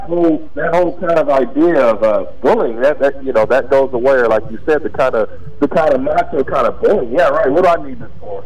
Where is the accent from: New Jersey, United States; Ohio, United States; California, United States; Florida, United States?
California, United States; Pasadena; born or raised there